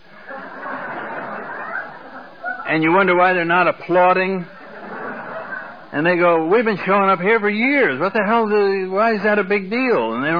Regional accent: New England, United States; now in California, United States; I come from New England, and it's ironic. Here we are out in the beautiful coast of California

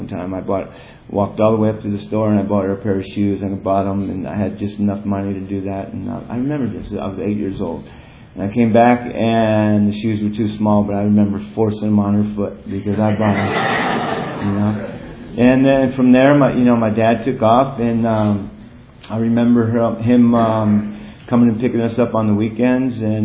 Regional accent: Kingston, New York, United States; born there; I was born in Kingston, New York. It's a small city in upstate New York.

